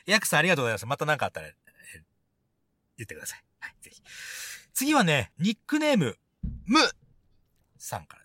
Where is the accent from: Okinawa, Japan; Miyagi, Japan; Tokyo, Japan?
Miyagi, Japan; Sendai; born there; だって俺仙台で生まれたんだもん。